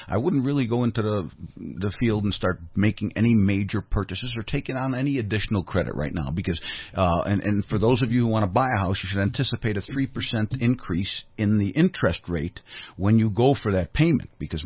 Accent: Chicago, Illinois, United States; And I come from Illinois right now, which is broke, and Chicago specifically.

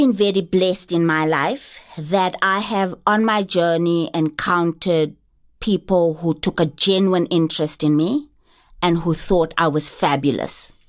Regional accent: South Africa; accent: coloured; They wouldn't have known different until I opened my mouth. And they would hear my accent, that I sounded colored.

